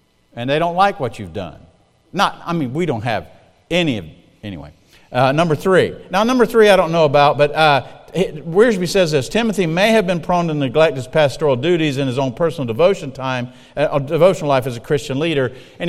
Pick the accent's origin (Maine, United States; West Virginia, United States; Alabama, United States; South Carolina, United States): South Carolina, United States; Marion; So I left as a youth pastor, and I felt called of God to go to Marion, South Carolina, my hometown where I was born, and start a church.